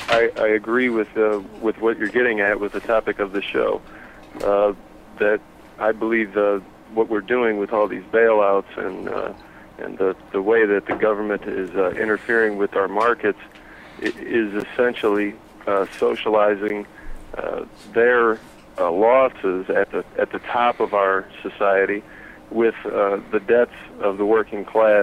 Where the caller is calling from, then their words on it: Ohio, United States; I'm calling from Ohio.